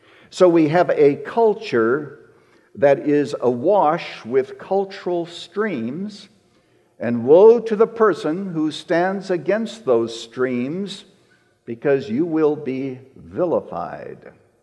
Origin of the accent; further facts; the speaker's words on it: Saskatchewan, Canada; moved away as an adult; now in United States; I was brought up a Canadian. I was born in Saskatchewan, Canada, in a small little town, and where we didn't have any street lights, but there was a stop sign at the railway station. And I was born in that context, but I am now an American citizen.